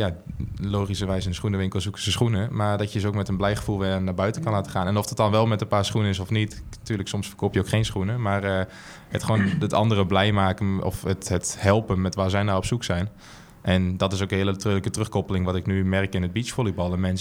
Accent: Overijssel, Netherlands; Ik ben geboren in Twente. Daar kom ik ook vandaan, altijd opgegroeid.

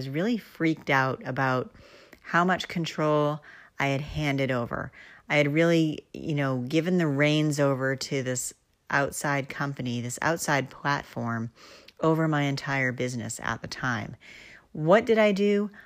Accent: New Hampshire, United States; First of all, I'm from New Hampshire. Don't hate me, but we don't even have sales tax. We're one of those weird states that you don't pay sales tax on anything.

